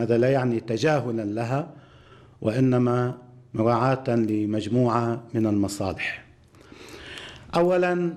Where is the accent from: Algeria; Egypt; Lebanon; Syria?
Lebanon; على طرفي الجبهة، عندنا في لبنان، في فلسطين، في أمتنا، وعند عدونا